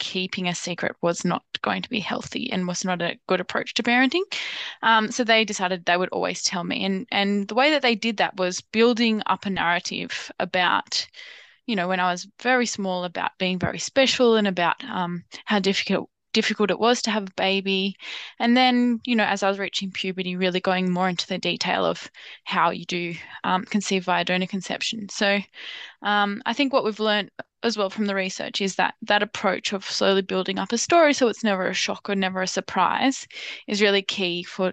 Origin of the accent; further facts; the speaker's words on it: New South Wales, Australia; born there; I was born in New South Wales, in a different jurisdiction. And I grew up knowing that I was donor conceived my whole life.